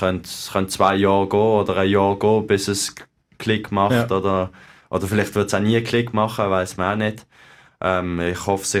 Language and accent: German; Switzerland; weil auch als Schweizer, auch mit dem welschen Fernseher oder so